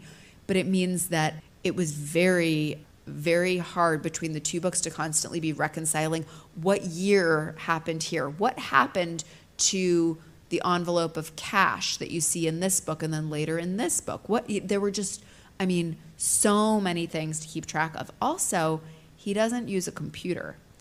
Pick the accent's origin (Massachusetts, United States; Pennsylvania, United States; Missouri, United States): Massachusetts, United States; Ipswich; right now I'm working on something that's set in my hometown of Ipswich, Massachusetts.